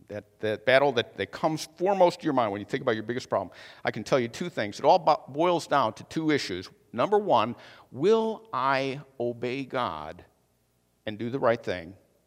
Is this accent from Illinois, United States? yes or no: yes; Chicago, Illinois, United States; because I grew up in the Chicago area and it's difficult to get back there.